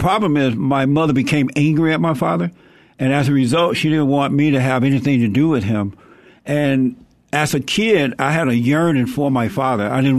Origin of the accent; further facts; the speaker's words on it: Alabama, United States; I grew up in Alabama, right outside of Montgomery, Alabama. I grew up under the Jim Crow laws.